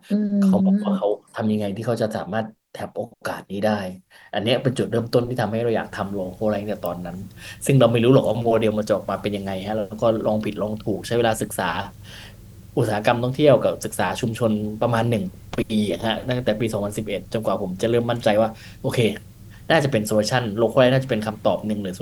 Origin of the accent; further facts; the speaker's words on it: Roi Et, Thailand; เราเป็นเด็กที่เติบและโตในชุมชนนะผมเป็นคนร้อยเอ็ด